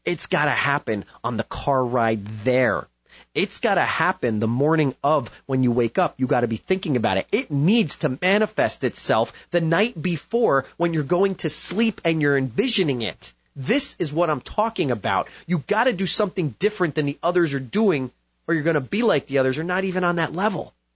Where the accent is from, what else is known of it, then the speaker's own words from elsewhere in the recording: New Jersey, United States; I'm from Jersey. Jersey!